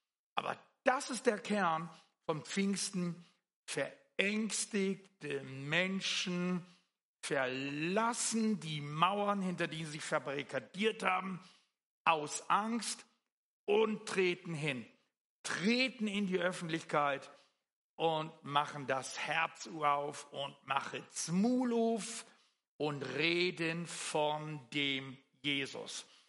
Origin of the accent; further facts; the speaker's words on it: Netherlands; die es oft gibt in den Niederlanden an der Küste, auch da, wo ich aufgewachsen bin. Bin da hinterm Deich aufgewachsen bei auflaufender Flut und so.